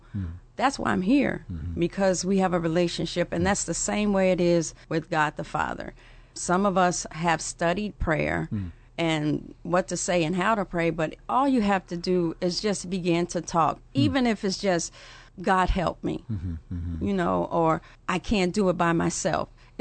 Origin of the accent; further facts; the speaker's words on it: Chicago, Illinois, United States; I was born and raised in Chicago, and I came up in a Christian home.